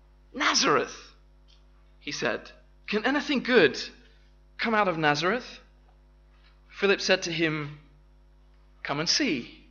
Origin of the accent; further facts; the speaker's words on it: Watford, East of England, United Kingdom; I'm from Watford. Well, I'm kind of from a village in between the two, but I picked Watford because that's my football team.